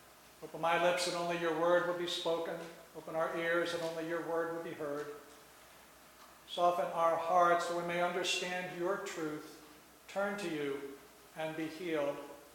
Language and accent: English; New Jersey, United States; I grew up in New Jersey. Actually, we distinguish South Jersey from North Jersey. South Jersey really is just a suburb of Philadelphia.